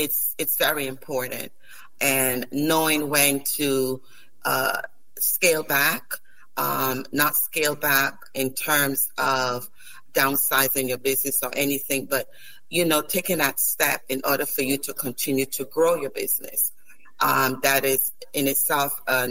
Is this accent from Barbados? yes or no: yes; Barbados; also born or lived in Saint Lucia; Well, I was born in St. Lucia, but raised in Barbados. I still have the culture of St. Lucia and also the culture of Barbados.